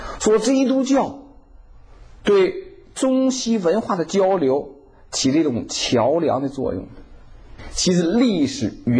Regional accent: China; moved away as an adult; now in United States; 我说我从大陆来到美国，尤其90年代初

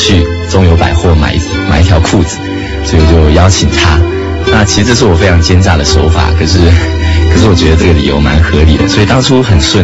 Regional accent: Taipei, Taiwan; 我是台北人，土生土长的台北人

